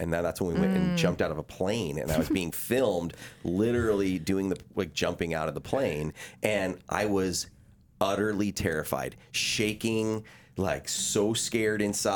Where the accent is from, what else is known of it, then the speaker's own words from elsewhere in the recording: Canada; my people were not from French Canada, but I'm a Canadian guy, you know.